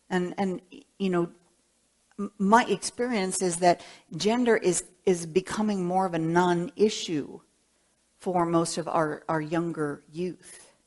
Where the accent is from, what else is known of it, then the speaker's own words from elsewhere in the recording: California, United States; I mean, and I'm from California, I'm from a very open family